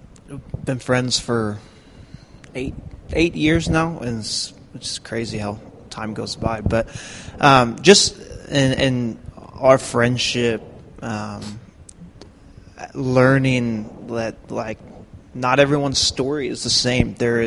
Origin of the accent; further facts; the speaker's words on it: St. Louis, Missouri, United States; moved away; watching from afar, living here, but watching my hometown of St. Louis and Ferguson respond to the shooting of Michael Brown